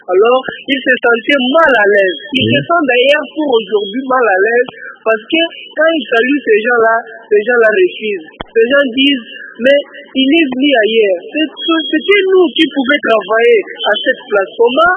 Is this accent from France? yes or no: no; Canada; qui travaillait ici chez nous au Canada